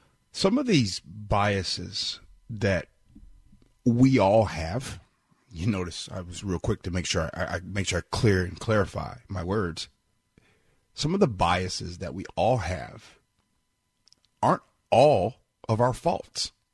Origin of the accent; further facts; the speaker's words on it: Chicago, Illinois, United States; So here I was from Chicago, and I mean, I would go where I lived in my neighborhood. It was all black.